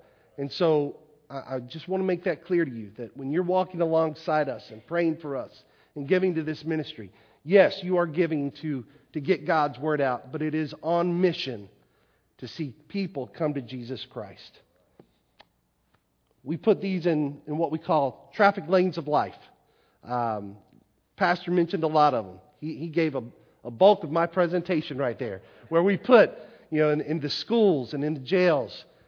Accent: Plant City, Florida, United States; I'm from Plant City. We have a camp in Plant City.

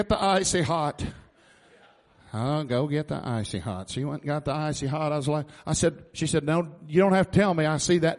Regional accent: Missouri, United States; And I said, I'm from Missouri. That's a show me state.

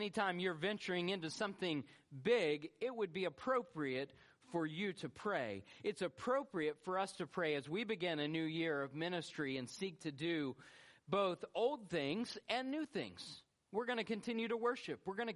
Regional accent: Atlanta, Georgia, United States; You see, I grew up in Atlanta, and I have an affinity for Coke and Coke only.

